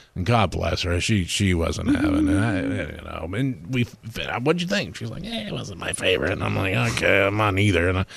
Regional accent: Cookeville, Tennessee, United States; Dude, I'm from Cookeville, Tennessee. Very small town.

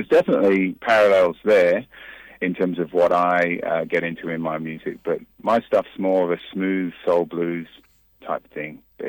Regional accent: England, United Kingdom; also born or lived in Gibraltar; now in Australia; I've got Jamaican parents. I was raised in England. I was born in Gibraltar, which is just off the coast of Spain, the Rock of Gibraltar. And I'm married to an Australian now and been living in Australia for, the last 20 years.

